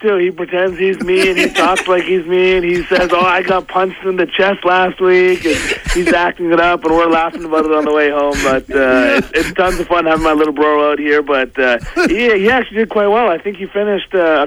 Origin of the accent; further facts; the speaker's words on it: Canada; I mean, I may be a football player, but I'm Canadian. I love my hockey.